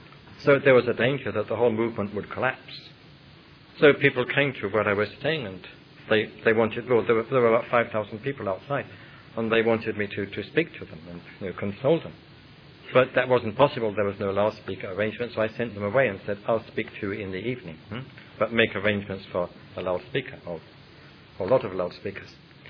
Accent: England, United Kingdom; I mean, being English, was me.

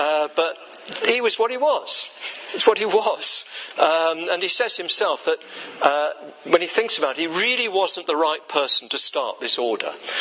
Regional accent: England, United Kingdom; I'm English, even though my mother's a New Zealander and my father's a Scot. And I thought I was Scottish when I was brought up until I met working class Glaswegians

